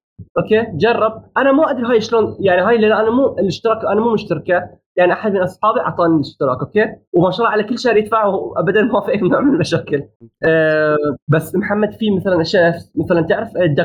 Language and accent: Arabic; Bahrain; ممنوع كان عندنا في البحرين